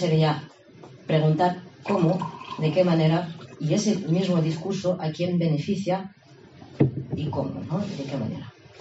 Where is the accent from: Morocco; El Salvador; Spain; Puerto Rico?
Morocco; y yo soy marroquí